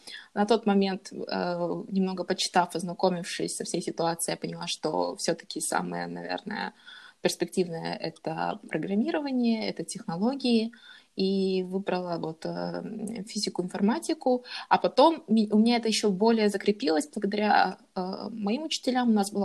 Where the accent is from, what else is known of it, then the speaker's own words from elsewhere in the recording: Kazakhstan; Я из Казахстана.